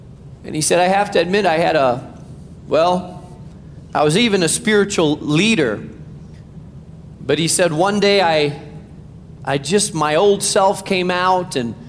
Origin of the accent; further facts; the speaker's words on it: Chicago, Illinois, United States; I mean, we're from Chicago, so we've all experienced in the middle of a bad, bad winter how your car gets stuck in an alley or in a parking space.